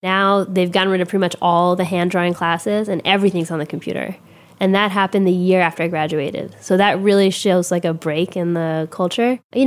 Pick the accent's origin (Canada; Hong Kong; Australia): Hong Kong; I'm half Chinese, and I'm half Caucasian. My mom's from New England, and my dad is from Hong Kong. I grew up in Hong Kong, and I've always had this sort of sense of, like, mixed identity.